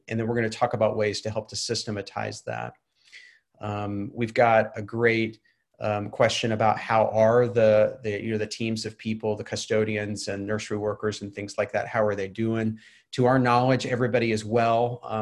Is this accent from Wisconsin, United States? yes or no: no; Waco, Texas, United States; I grew up in Waco, Texas, so I know what it means to be a part of a community that fervently is anxious about the end times.